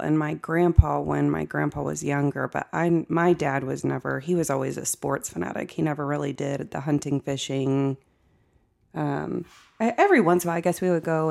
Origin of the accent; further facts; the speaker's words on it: Platte City, Missouri, United States; Born and raised in Platte City, right here where our business is.